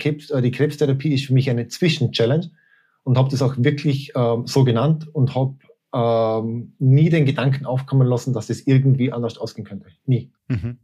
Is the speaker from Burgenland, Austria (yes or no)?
no; Vorarlberg, Austria; als Vorarlberger